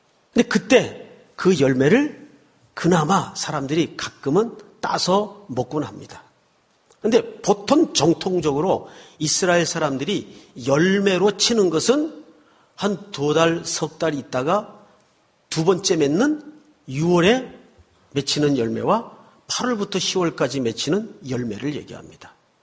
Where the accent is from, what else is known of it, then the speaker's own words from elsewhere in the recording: Gyeongsang, South Korea; 저는 경상도입니다. 경상도 어딥니까? 예, 저기 잘 모르시겠지만 용주라는 데가 있습니다.